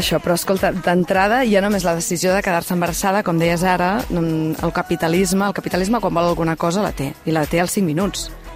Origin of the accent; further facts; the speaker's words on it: Tarragona, Catalonia, Spain; Què m'has de dir, que sóc de Tarragona i es veu que som els pitjors?